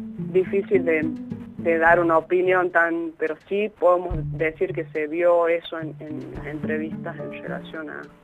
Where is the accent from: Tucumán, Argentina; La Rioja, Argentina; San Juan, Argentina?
La Rioja, Argentina; nuestra educación para nosotros, ¿no?, para argentinos